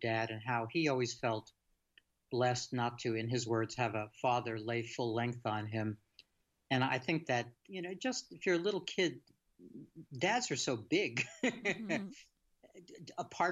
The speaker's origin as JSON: {"language": "English", "town": "Bronx", "region": "New York", "country": "United States", "tie": "born or raised there", "also_born_or_lived": "Brooklyn", "said": "I grew up in the Bronx in one of those extended crazy-making families with, lots of nutty siblings and aunts and uncles and the whole thing. But my mom and I moved out to Brooklyn when I was about 5 years old"}